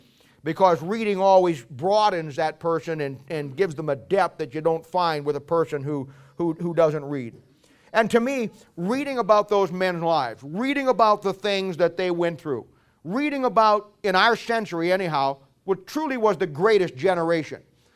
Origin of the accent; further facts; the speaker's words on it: Ohio, United States; It takes me back to my childhood as I was growing up in Ohio.